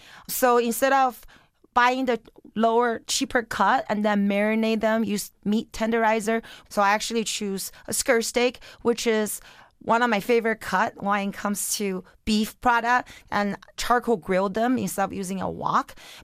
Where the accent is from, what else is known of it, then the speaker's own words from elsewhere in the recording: Beijing, China; now in Los Angeles, United States; even though I grew up in Beijing, but then my family, we actually are 5 generations of Chinese American in LA since 1900s.